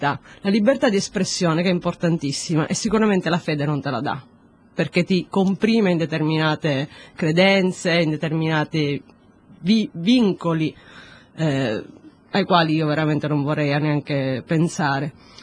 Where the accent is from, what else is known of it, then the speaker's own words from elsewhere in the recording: Sicily, Italy; sono siciliana, e per una persona di Malta il fatto che io dica sono siciliana dà un senso di appartenenza a un'isola